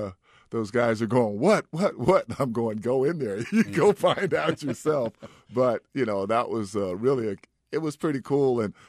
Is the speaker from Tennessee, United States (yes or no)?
no; New Jersey, United States; I grew up in New Jersey from 7 on, so it wasn't where I stayed at wasn't a rough area, but everything outside was.